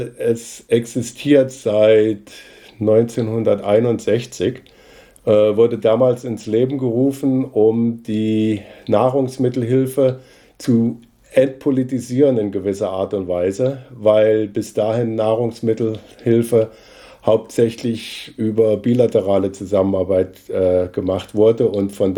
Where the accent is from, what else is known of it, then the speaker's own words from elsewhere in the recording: Hesse, Germany; Ich bin in der Nähe von Kassel geboren und bin dort auf einem Bauernhof aufgewachsen.